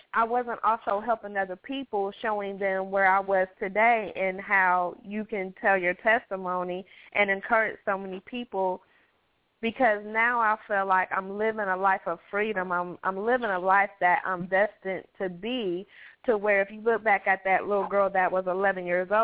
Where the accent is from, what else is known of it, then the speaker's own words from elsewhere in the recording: Ohio, United States; because I'm from Ohio as well.